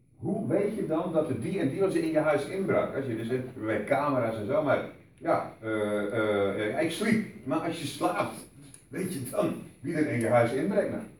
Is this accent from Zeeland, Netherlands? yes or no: yes; Zeeland, Netherlands; ik kom uit Zeeland